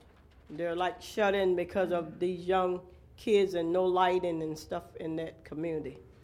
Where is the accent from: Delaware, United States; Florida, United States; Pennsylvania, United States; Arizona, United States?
Delaware, United States; Selbyville; I'm from Polly Branch, and we are a part of Selbyville